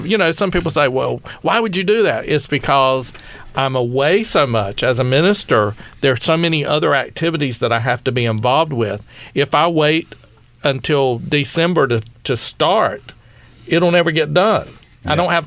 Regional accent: East Coast, United States; I'm from the East Coast. Most of my family has died.

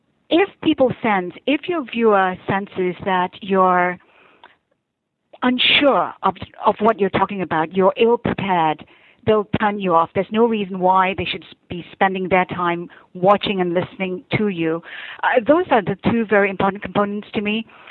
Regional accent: Singapore; I'm an Asian, I'm a Singaporean, I'm a Malay.

